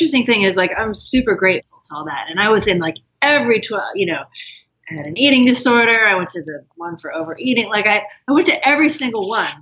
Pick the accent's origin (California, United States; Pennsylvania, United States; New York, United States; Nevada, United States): California, United States; San Francisco; born there; I was born in the Haight-Ashbury and, so I was kind of always around, music and drugs and partying and political stuff and unconventional this and that. Multiracial, multisexual orientation, multi everything.